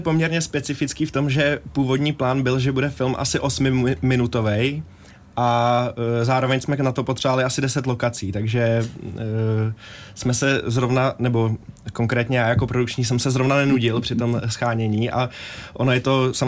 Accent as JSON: {"language": "Czech", "town": "Černý Důl", "region": "Hradec Králové Region", "country": "Czechia", "said": "já jsem tady z Královéhradeckého kraje, jsem z Černého dolu, tak pro mě to bylo jako pohodlnější, protože tam znám lidi."}